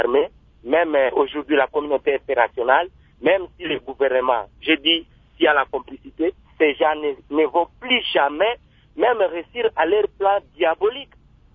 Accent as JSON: {"language": "French", "country": "DR Congo", "said": "est au chez nous, en République démocratique du Congo."}